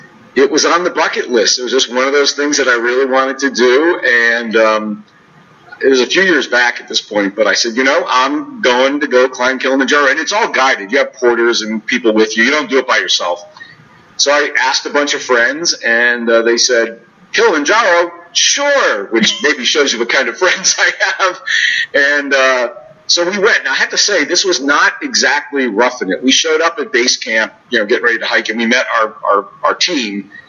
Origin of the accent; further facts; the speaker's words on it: Saratoga, California, United States; We grew up in Northern California.